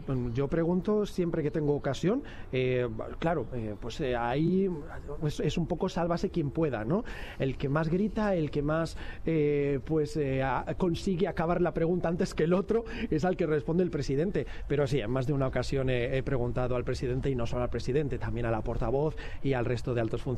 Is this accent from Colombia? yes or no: no; Barcelona, Catalonia, Spain; also born or lived in Madrid; yo nací en Barcelona, crecí en Barcelona, y lo que más echo de menos es ese ambiente del Mediterráneo que tanto me gusta.